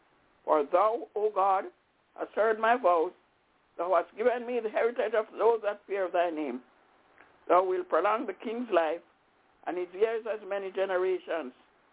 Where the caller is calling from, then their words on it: Albany, United States; I'm calling from Albany.